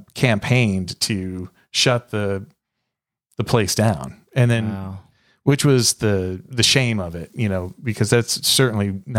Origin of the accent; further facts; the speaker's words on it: Texas, United States; Growing up in Texas in the late 60s and early, all throughout the 70s, maybe in the 80s